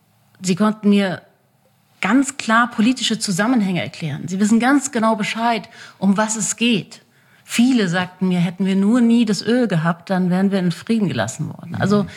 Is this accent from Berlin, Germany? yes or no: no; Munich, Bavaria, Germany; Also ich bin mit persischem Essen in München aufgewachsen.